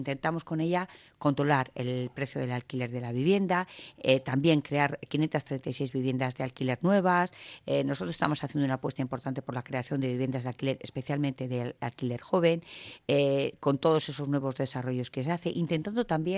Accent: Barakaldo, Basque Country, Spain; para mí es un orgullo decir que soy de Baracaldo y que soy del motor industrial, no solo de Vizcaya, sino de Euskadi.

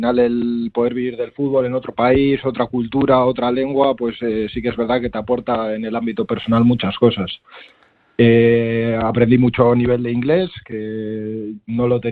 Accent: Arrigorriaga, Basque Country, Spain; yo soy de Arrigorriaga de toda la vida

